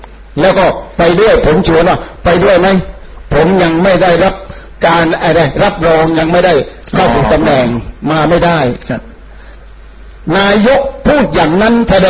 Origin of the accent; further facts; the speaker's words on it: Tha Sala, Nakhon Si Thammarat, Thailand; แล้วก็เป็นคนท่าศาลาครับ